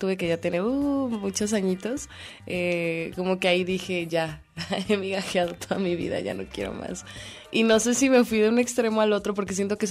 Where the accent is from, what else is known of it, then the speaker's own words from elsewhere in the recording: Culiacán, Sinaloa, Mexico; soy de Culiacán y voy mucho para allá.